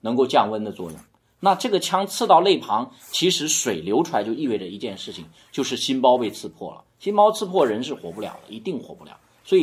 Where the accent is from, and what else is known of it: China